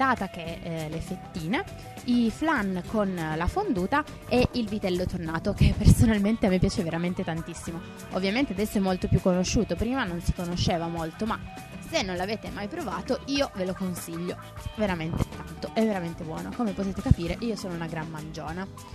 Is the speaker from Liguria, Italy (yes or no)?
no; Piedmont, Italy; Da buona piemontese che sono io li adoro entrambi veramente tantissimo.